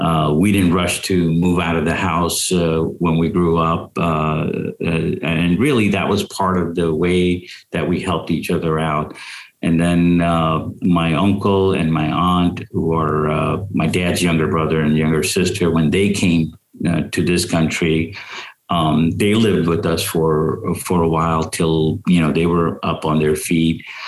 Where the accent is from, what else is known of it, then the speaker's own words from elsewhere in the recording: India; I talked a lot about growing up in India in a joint family, my grandparents, uncles, aunts, and cousins.